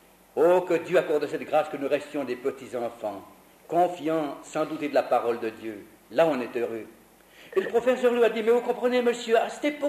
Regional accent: Switzerland; Je crois qu'elles sont clairsemées dans le Nord comme chez nous en Suisse.

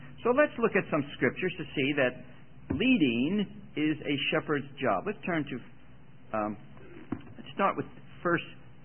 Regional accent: New Jersey, United States; because I was raised in New Jersey, and all our vacations were at the ocean. So for the last 30 years, I've lived inland

